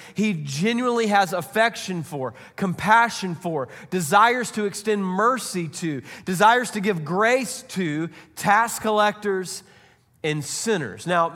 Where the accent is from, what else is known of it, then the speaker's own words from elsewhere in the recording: Oildale, California, United States; I'm from Oildale, and I've done things that you can't imagine and shouldn't be talked about in church.